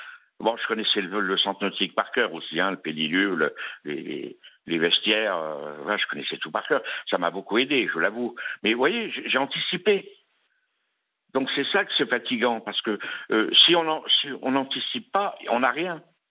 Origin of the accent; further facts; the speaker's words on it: Paris, Île-de-France, France; Moi, je viens de Paris, je bosse à Paris, donc je connais bien Paris.